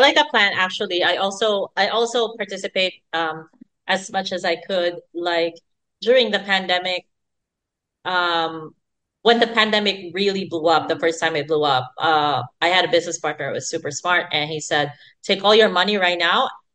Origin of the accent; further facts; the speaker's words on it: Philippines; I have limited exposure because I'm still a Filipino citizen, and so I'm limited to buying like Philippine stocks